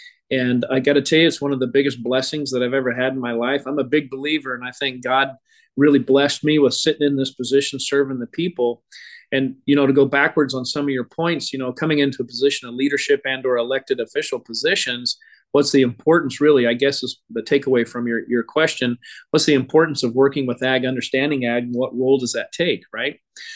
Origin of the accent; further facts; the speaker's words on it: Visalia, California, United States; I grew up in the Central Valley. I have family in Bakersfield. We're there all the time.